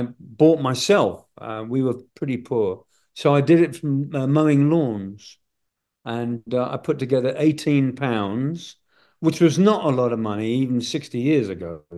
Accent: England, United Kingdom; I found out part of me is German. I'm not sure what to make of that. You know, I had that DNA. Anyway, yes, I am English to the core.

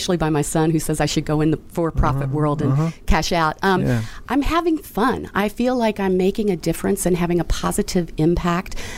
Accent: Clarksville, Indiana, United States; I'm from a little town in Indiana, Clarksville, Indiana, which is a bedroom community of Louisville, Kentucky.

